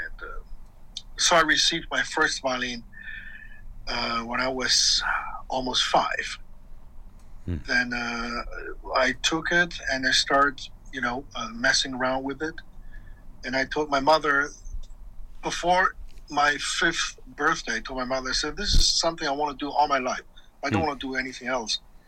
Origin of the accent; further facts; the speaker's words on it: Qingdao, Shandong, China; now in United States; before that, I studied violin in Qingdao, which is my hometown.